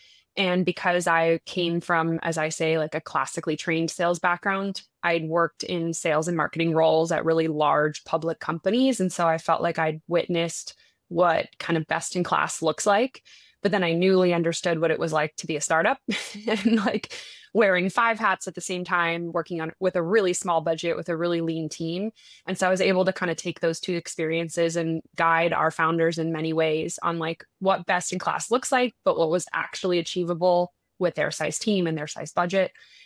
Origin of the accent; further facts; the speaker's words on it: Florida, United States; I grew up in Florida, and both my parents are entrepreneurs.